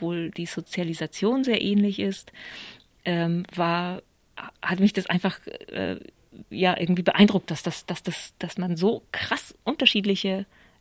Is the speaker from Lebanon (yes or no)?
no; Poland; ich bin in Polen geboren und aufgewachsen. Also ich bin sehr Ost und West und jetzt wieder Ost. Also mir ist Ost und West gut vertraut.